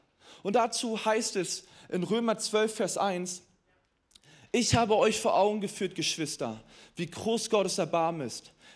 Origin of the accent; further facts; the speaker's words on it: Mecklenburg-Vorpommern, Germany; Ich bin in Mecklenburg-Vorpommern groß geworden. Und da gab es so eine Dorfkirche.